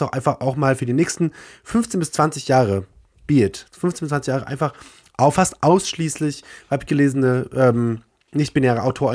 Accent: Wetzlar, Hesse, Germany; ich bin gerade zu Hause in meinem Kinderzimmer und ich komme ja aus Wetzlar und da hat ja auch die Leiden des jungen Werther gespielt, ne?

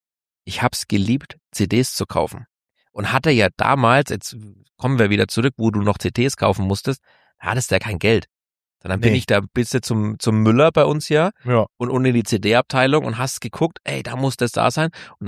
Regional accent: Germany; weil wir sind ja aus Deutschland.

